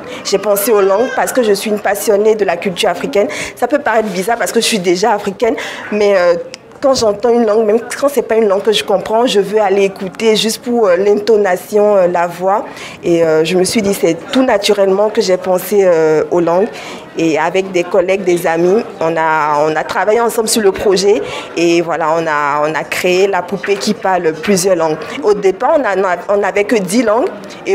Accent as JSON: {"language": "French", "country": "Benin", "said": "du coup. J'ai 26 ans, je suis originaire du Bénin."}